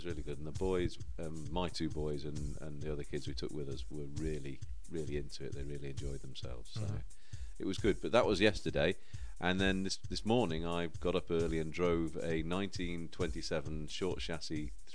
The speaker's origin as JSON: {"language": "English", "region": "England", "country": "United Kingdom", "said": "We're English are always, it rains here about 50% of the time"}